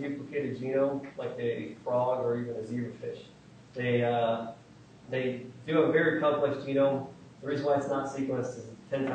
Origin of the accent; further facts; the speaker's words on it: Midwest, United States; now in Boston, United States; although I'm a Midwesterner